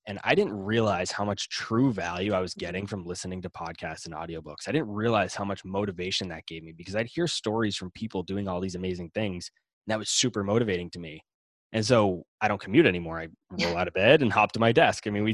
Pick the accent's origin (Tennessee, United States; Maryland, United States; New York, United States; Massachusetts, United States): Massachusetts, United States; Boston; I'm from Boston.